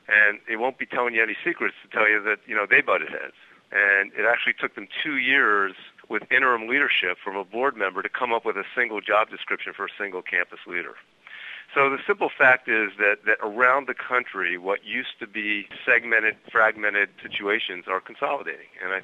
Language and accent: English; Philadelphia, Pennsylvania, United States; CEO jobs in what was my hometown for 50 of my 59 years certainly made it seem like, well, if this does happen, it was meant to be. I mean, most kids grew up wanted to be an astronaut. I wanted to be the president of Jefferson. It's an almost 200-year-old university in Philadelphia